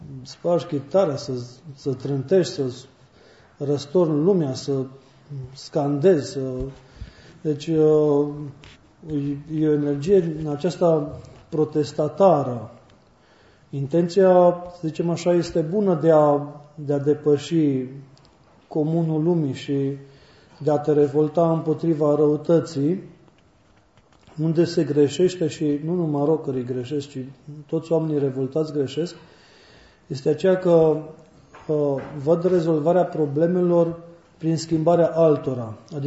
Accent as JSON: {"language": "Romanian", "town": "Timișoara", "region": "Timiș County", "country": "Romania", "said": "Eu eram din Timișoara și vreo două luni de zile mă dădeam pe acasă numai la câteva zile"}